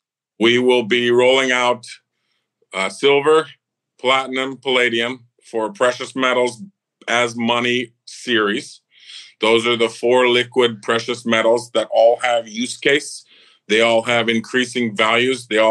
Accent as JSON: {"language": "English", "country": "Canada", "tie": "born or raised there", "said": "Well, I come from Canada. So in Canada, we're into resources, oil and gas, timber, real assets, farming, yeah, land, real estate."}